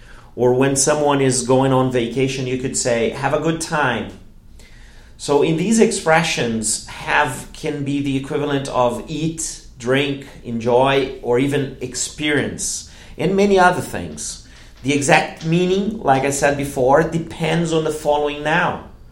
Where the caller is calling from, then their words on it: Porto Alegre, Rio Grande do Sul, Brazil; English is a second language; I'm speaking from the south of Brazil. I'm speaking from Porto Alegre. Today a warm, sunny day here in Porto Alegre.